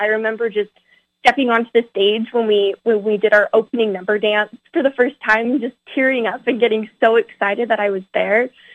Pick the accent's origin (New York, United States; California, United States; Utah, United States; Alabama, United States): Utah, United States; Orem; I want to be Miss Orem because it's my hometown. It's where I went to high school.